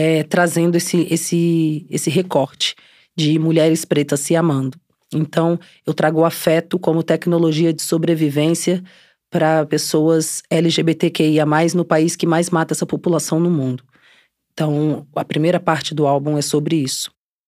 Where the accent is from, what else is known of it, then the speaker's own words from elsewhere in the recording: Minas Gerais, Brazil; born there; eu tenho 29 anos. E sou nascida em Minas Gerais, tenho coração sergipano.